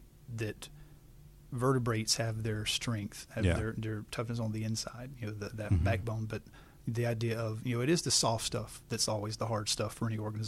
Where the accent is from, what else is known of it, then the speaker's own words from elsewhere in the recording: Georgia, United States; Growing up in Georgia, mm-hmm. very familiar with the Georgia Bulldogs